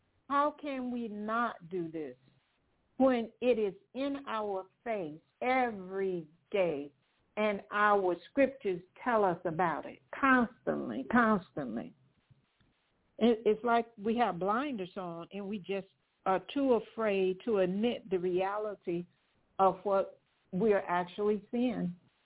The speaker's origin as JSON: {"language": "English", "region": "North Carolina", "country": "United States", "tie": "born or raised there", "said": "I grew up in Western North Carolina, if any of you are familiar with this"}